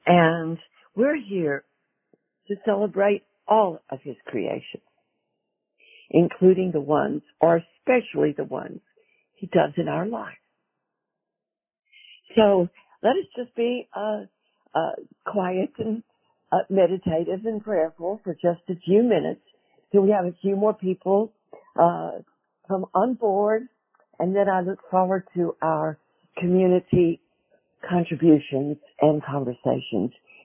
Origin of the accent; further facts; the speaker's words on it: Texas, United States; one of the things I really do like so much about my home country of North Texas is the springs and the falls are just awesome.